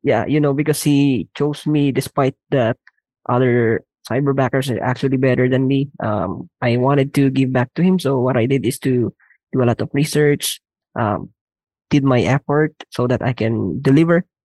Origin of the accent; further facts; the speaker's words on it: Baguio, Cordillera Administrative Region, Philippines; I am from Baguio City.